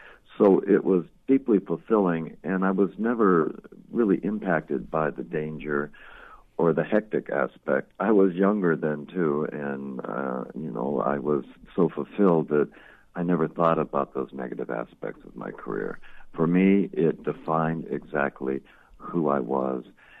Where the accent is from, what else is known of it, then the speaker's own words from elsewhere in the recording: Los Angeles, California, United States; born there; I was born down in Los Angeles, and I wanted to escape all the clamor down here so much